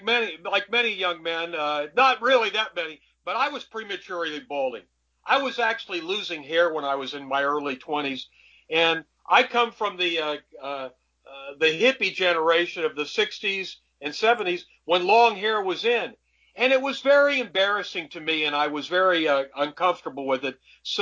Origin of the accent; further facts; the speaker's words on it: Dayton, Ohio, United States; But where I grew up in Dayton, Ohio, you couldn't go in a pool room till you were 18 years old.